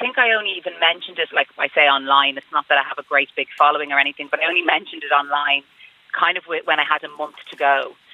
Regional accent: Dublin, Leinster, Ireland; accent: Scouse

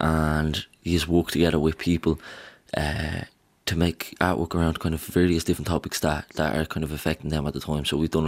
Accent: Ballymun, Leinster, Ireland; You know, I'm from Ballymun and I'm a young man

